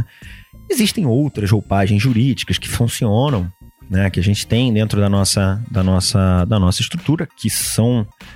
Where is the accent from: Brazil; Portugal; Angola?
Brazil; Rio de Janeiro; quando eu era moleque, lá no Rio ainda, no prédio da minha avó